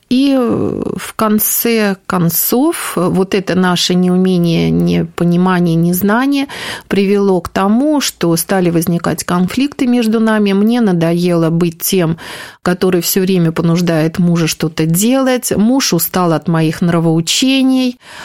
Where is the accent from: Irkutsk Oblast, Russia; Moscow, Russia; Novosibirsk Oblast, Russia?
Moscow, Russia; born there; Родилась я в Москве, в хорошей благополучной семье